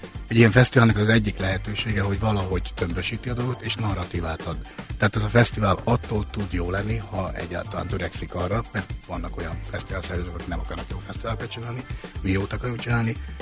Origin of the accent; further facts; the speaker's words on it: Hungary; mert hogy magyarok vagyunk, mit csináljuk ezt a fesztivált. Azt gondoljuk magunkról, hogy nagyon sújt bennünket a történelem